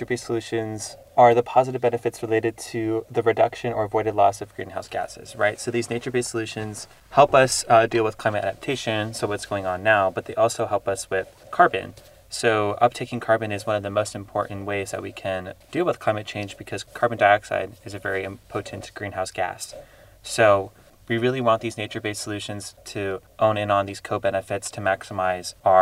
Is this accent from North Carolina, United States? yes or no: no; Indiana, United States; now in Mason Neck, United States; I'm originally from Indiana, but I now reside on Mason Neck National Wildlife Refuge.